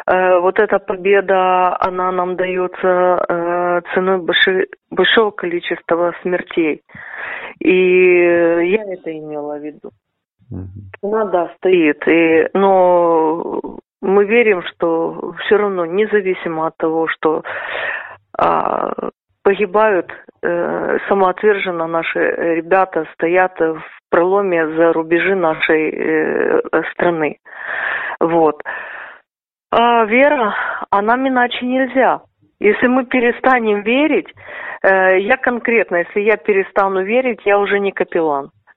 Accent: Odesa Oblast, Ukraine; Я живу в Одессе почти 12 лет. Я из области. Из Одесской области.

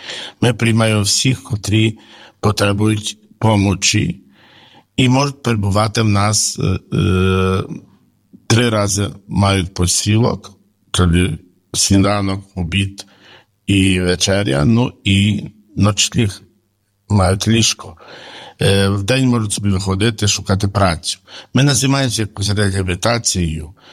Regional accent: Ternopil Oblast, Ukraine; now in Zaporizhzhia, Ukraine; Я сам походжу з України, Західної України, з Тернопільської області.

